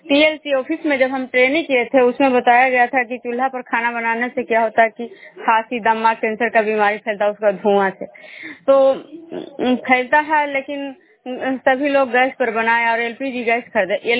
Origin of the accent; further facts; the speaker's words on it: Nalanda, Bihar, India; मैं बिष्णुपुर ग्राम खजरा पंचायत नालंदा जिला रंगनौसा प्रखंड के निवासी हूँ।